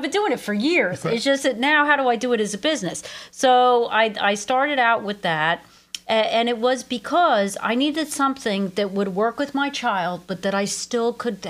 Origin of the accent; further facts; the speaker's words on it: New Jersey, United States; I'm originally from Central Jersey